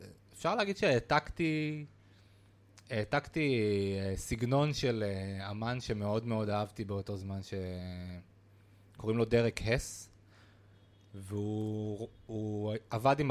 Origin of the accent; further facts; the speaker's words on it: Holon, Tel Aviv District, Israel; אז כן, בחולון, ורק אחרי הצבא